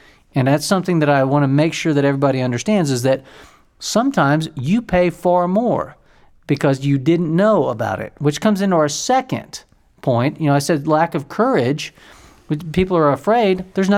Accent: Orlando, Florida, United States; I grew up down in Orlando, Florida, and I would drive to the airport quite a bit.

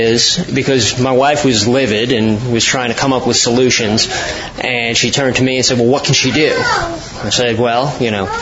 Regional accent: Virginia, United States; I'm from Virginia.

